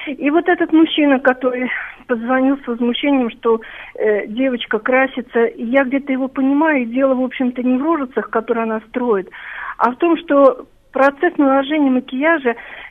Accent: Moscow, Russia; Я вот родилась в Москве, и я в этом мегаполисе с 53-го года.

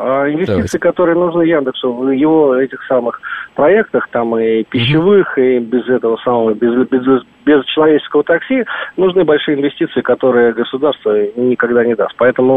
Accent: Moscow, Russia; я сам такой коренной, ну не то что москвич, это уже, наверное, поругательное слово, но очень долго жил в Замоскворечье, там как раз вот в районе Пятницкой улицы

